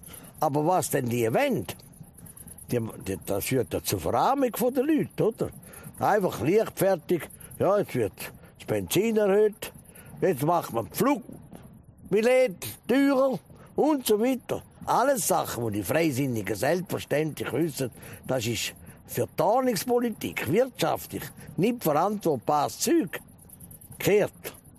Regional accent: Switzerland; Und wir sind doch Schweizer.

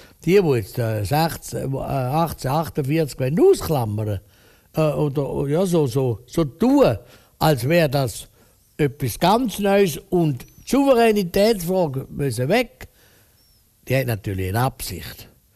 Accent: Zurich, Switzerland; Ich bin ein Zürcher

